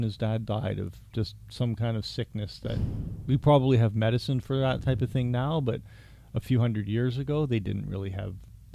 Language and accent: English; Canada; we are from Canada, and we live in the city of Toronto.